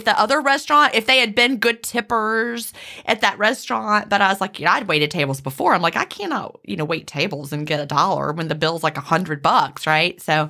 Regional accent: Virginia, United States; I grew up in Virginia, but I was here for the summer and I got a job waiting tables.

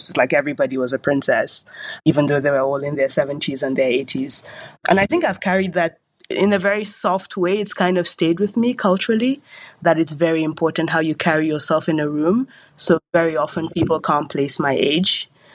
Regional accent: Maiduguri, Borno, Nigeria; So I was born and raised in Maiduguri. So that's in Borno State in northeast Nigeria, the state that borders Niger, Chad, and Cameroon.

